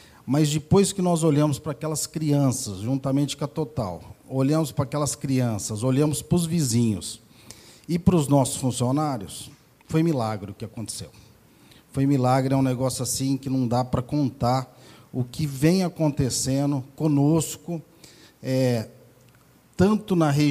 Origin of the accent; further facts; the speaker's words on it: Paraná, Brazil; eu nasci numa família cristã, sou do Paraná e nasci dentro da igreja.